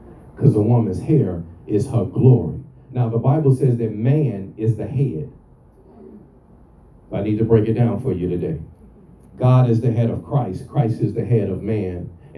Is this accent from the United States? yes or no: yes; Chicago, Illinois, United States; I'm from Chicago, so it's bitterly cold in the winter, and it's a very windy place.